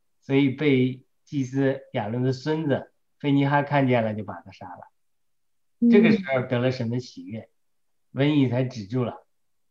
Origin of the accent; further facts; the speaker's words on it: China; 但是后来我们中国人呢，我们中国人本来就受歧视